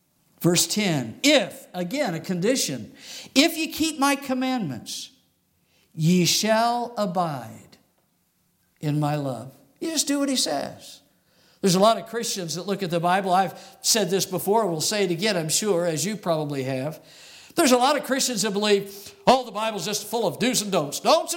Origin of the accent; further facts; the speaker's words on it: Arizona, United States; also born or lived in Texas; So I grew up in Arizona and then was in Texas for a number of years